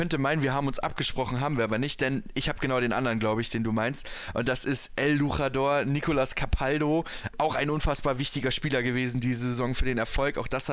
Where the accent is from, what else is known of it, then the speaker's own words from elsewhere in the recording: Hamburg, Germany; Das muss man auch als Hamburger nahtlos sagen.